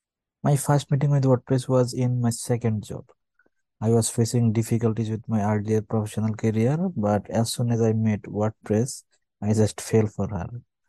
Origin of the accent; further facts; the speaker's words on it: Comilla, Chittagong Division, Bangladesh; English is a second language; I was brought up in Kumilla, Bangladesh, finished my school and college in my hometown.